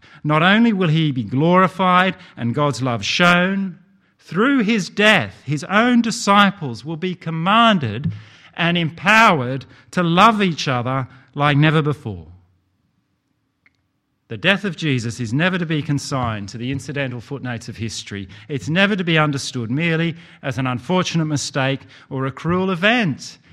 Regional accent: Australia; But when I taught her about being Australian, I felt that there was one event she had to know about.

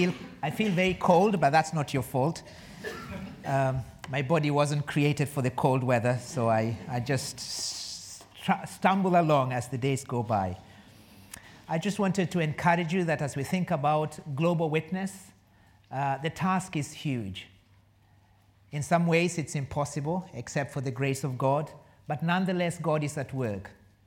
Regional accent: Kenya; moved away as an adult; now in United Kingdom; Yes, I grew up in Kenya, and Well, I had two stints in the UK.

